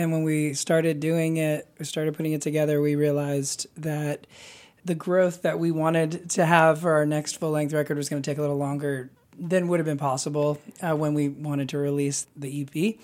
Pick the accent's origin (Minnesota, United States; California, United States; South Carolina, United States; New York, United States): New York, United States; New York City; I grew up in New York City, and so like asking somebody if they're claustrophobic in this part of the country is pretty hilarious.